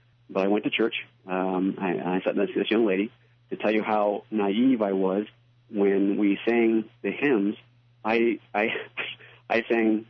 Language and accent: English; Charleston, Illinois, United States; And my hometown is actually Charleston, and my roommate in Blytheville was dating a young lady up in one of the halls.